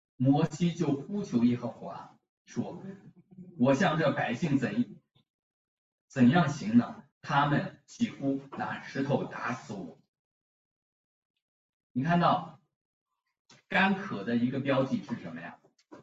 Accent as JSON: {"language": "Chinese", "country": "China", "lives_now": "United States", "said": "那我们从中国来到美国这么多年"}